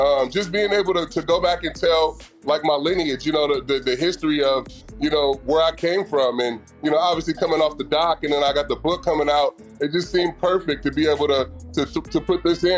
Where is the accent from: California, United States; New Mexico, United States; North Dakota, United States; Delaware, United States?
California, United States; Vallejo; And then we paid homage to my hometown, which is Vallejo, California. And the neighborhood I'm from is called The Crest.